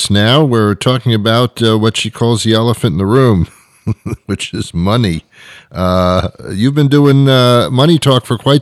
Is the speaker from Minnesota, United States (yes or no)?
no; New York, United States; I grew up in New York, and I listened to WOR, and there were money talk.